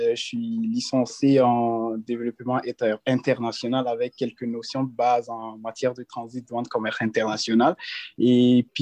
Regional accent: Guinea; moved away; Bien, mon pays d'origine, c'est la Guinée-Conakry. C'est un pays en Afrique de l'Ouest.

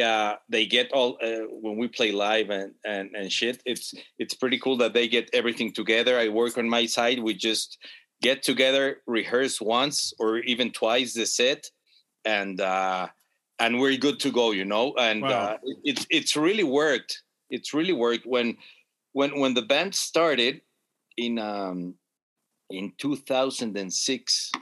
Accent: Querétaro, Mexico; Yeah, I am from Querétaro, Mexico.

